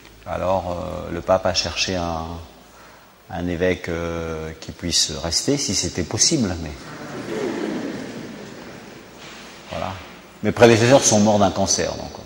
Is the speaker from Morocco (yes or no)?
yes; Morocco; born there; Je suis né au Maroc il y a 54 ans, d'une famille nombreuse.